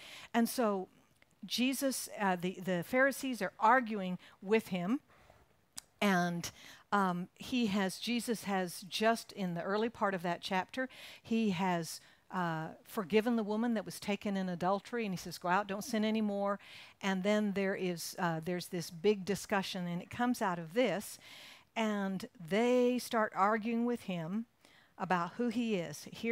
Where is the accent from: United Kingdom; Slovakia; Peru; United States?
United States; the South; I am in the U.S. I'm from the Bible Belt. That's in the South.